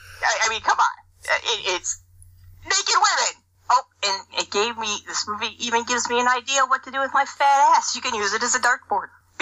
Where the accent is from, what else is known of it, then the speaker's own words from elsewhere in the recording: Chicago, Illinois, United States; I'm an Italian from Chicago. This is as good as it gets for me.